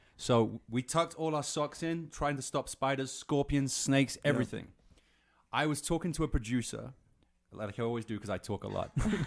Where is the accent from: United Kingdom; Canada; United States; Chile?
United Kingdom; England; I'm English, so that's my humor too.